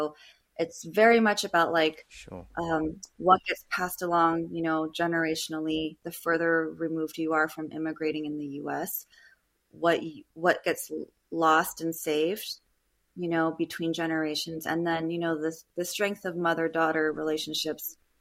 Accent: Glendale, California, United States; which is very much like the suburb I grew up in Glendale.

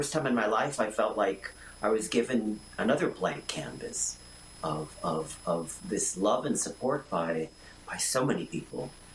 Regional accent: United States; I was born here in the United States

